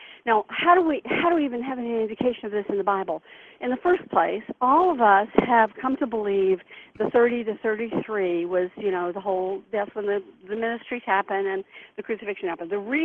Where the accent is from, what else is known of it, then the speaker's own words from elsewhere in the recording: Deep South, United States; growing up in the Deep South, you know, I have a very traditional Christian family.